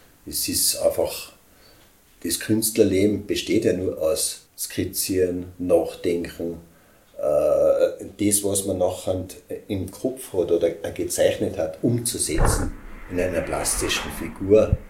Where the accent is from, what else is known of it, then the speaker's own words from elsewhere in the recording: Hochfilzen, Tyrol, Austria; Wo ich herkomme, bin ein echter Hochfilzer.